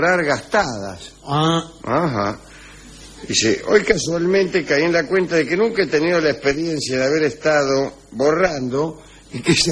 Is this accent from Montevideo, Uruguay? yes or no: yes; Montevideo, Uruguay; como somos de Montevideo, creo que lo escuchamos diferido.